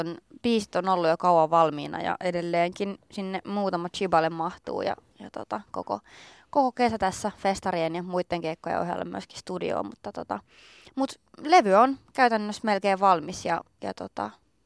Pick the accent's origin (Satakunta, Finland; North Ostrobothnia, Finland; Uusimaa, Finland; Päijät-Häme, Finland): Uusimaa, Finland; Nummela; Olen kotoisin alun perin Nummelasta